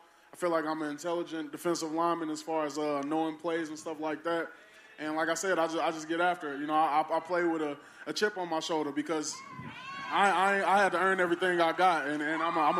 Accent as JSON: {"language": "English", "town": "St. Louis", "region": "Missouri", "country": "United States", "said": "I mean, I'm from St. Louis, and you know what I mean? The Rams vacated me, so this my hometown team now."}